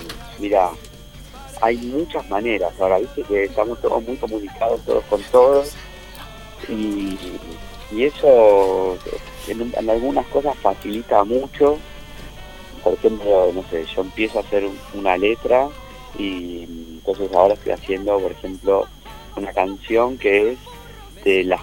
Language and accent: Spanish; Argentina; born there; Bueno, yo soy de Argentina, nací acá en Argentina.